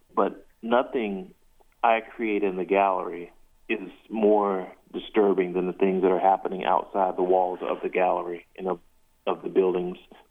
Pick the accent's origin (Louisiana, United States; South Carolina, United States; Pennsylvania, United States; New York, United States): South Carolina, United States; I think for me, growing up in the South, I grew up in South Carolina, and I would see Klan rallies